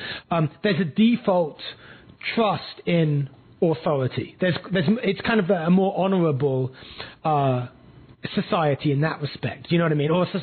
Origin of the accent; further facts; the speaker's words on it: England, United Kingdom; born there; And being English, English-born, I always am doing pretty much everything with my tea.